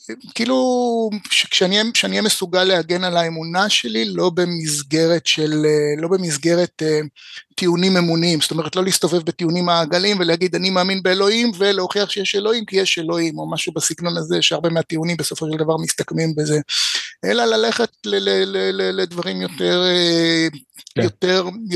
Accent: Ra'anana, Central District, Israel; אני בא מבית ימני, אבל זה לא בית קלאסי. זאת אומרת, מצד אחד כאילו עברתי את המסלול הקלאסי של הציונות הדתית, למדתי, גדלתי ברעננה

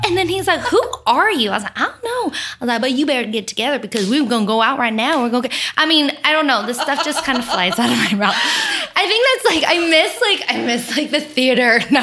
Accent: Oxnard, California, United States; I'm so not from the South at all. I'm from Oxnard, California. I'm a Southern Cali beach girl. And I think I have a twang sometimes, whatever.

